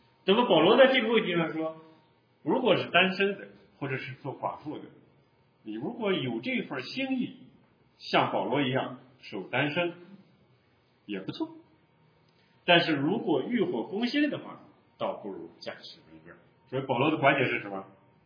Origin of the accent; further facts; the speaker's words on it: China; 所以我们中国人，我想在这方面有很多的问题，希望这句话对我们有帮助，不要亏负。